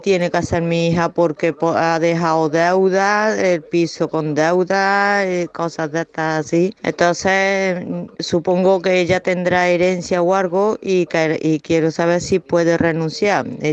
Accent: Córdoba, Andalusia, Spain; de Córdoba.

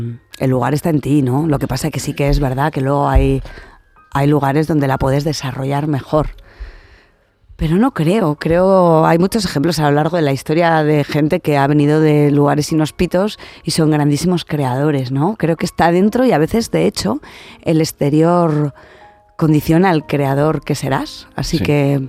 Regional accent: Huesca, Aragon, Spain; yo un día voy a volver a la ciudad en la que viví de niña y me van a pegar una paliza, ¿no? Porque es un juego de palabras, porque soy de Huesca, ¿no? Y ahí los de Huesca, ya lo decimos... De broma, le llamamos Wisconsin.

